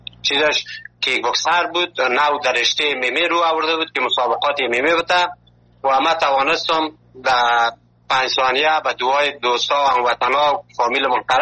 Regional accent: Afghanistan; now in Turkey

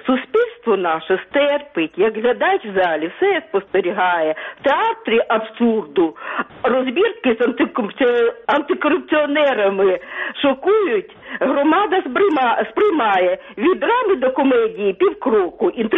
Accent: Kyiv, Ukraine

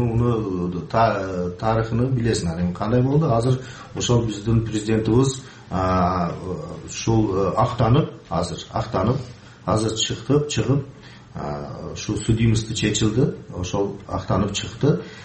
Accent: Uch-Korgon, Batken Region, Kyrgyzstan; born there; Kyrgyz is a second language; Эми биз ушул Кыргызстанды ушул учкурунда шакта турулганман 60-чы жыл.

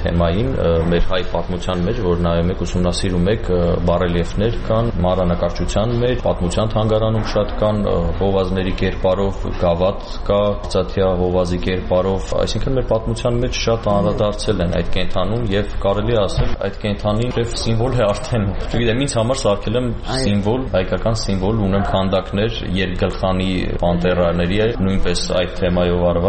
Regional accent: Armenia; ես այստեղից եմ, ես շատ սիրում եմ իմ հողն ու ջուրը, ծնվել եմ, ապրում եմ Հայաստանում։

